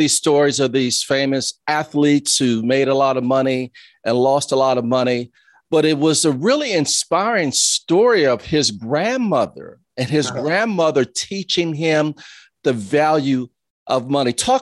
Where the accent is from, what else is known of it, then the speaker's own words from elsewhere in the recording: New Orleans, Louisiana, United States; So when I saw the book, I'm from New Orleans, so I was a Peyton Manning fan.